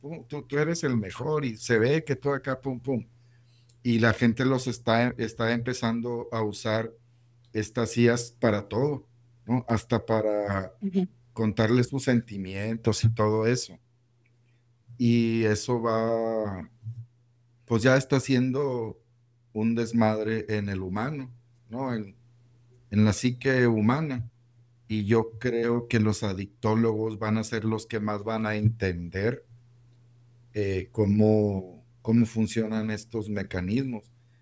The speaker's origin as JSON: {"language": "Spanish", "town": "Monterrey", "region": "Nuevo León", "country": "Mexico", "said": "Yo soy de Monterrey."}